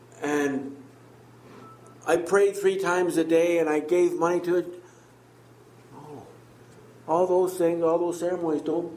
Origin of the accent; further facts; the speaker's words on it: China; we come from China, very... communist, very atheistic nation.